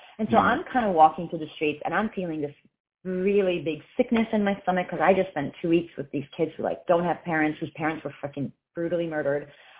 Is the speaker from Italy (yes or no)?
yes; Italy; I'm originally from Italy and I'm actually half Brazilian.